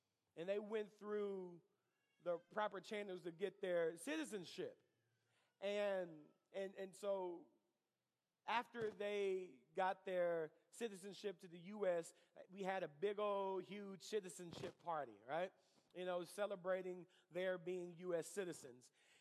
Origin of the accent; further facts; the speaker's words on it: England, United Kingdom; now in United States; Whenever I became a U.S. citizen, I had to denounce the country that I'm from.